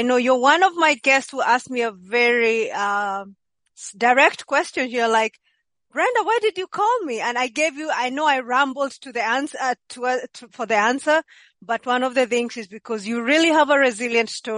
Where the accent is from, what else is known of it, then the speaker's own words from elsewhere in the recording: Kenya; now in United States; I come from Kenya and we used to have the same problem. That's why I migrated to the States, because these issues happen a lot.